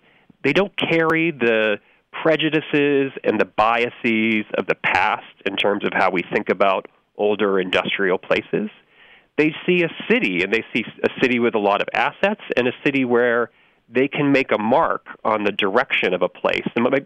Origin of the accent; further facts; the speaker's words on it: Massachusetts, United States; I'm looking at my home state. I'm looking at Massachusetts.